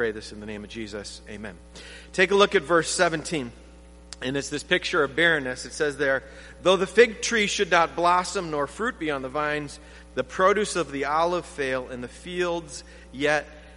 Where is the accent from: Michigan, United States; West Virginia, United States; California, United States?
Michigan, United States; This I was telling you about where I grew up in the Upper Peninsula.